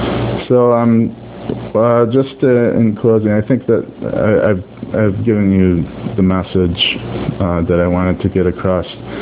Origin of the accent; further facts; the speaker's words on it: Albany, New York, United States; I'm from Albany, New York, so, I mean, it's pretty...